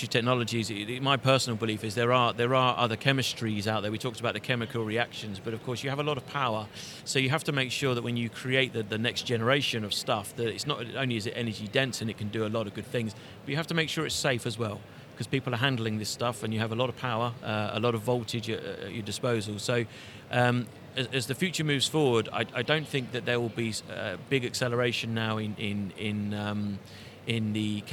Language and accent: English; England, United Kingdom; Well, I'm an Englishman